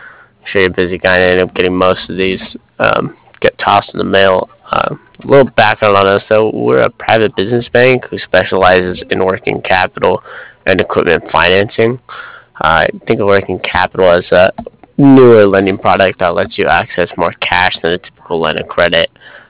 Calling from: Cardiff, Wales, United Kingdom; I'm calling from Cardiff.

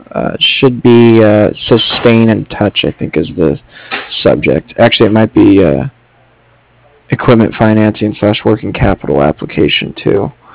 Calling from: San Diego, California, United States; We're out here in the Miramar, San Diego area. We're like a mile away from Miramar Air Base.

